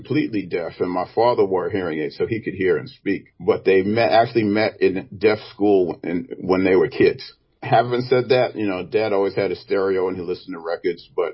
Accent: New York City, New York, United States; and in school, you know, growing up in Brooklyn, I didn't sing in church

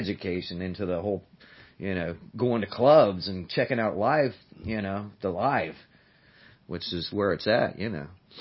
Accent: Ohio, United States; I am actually from Ohio.

